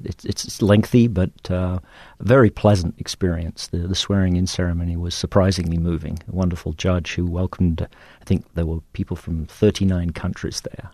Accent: England, United Kingdom; now in United States; It's hard to say. I mean, we do go back from time to t

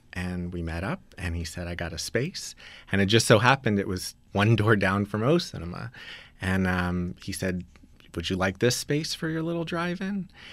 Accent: Austin, Texas, United States; Well, I grew up in Austin, Texas

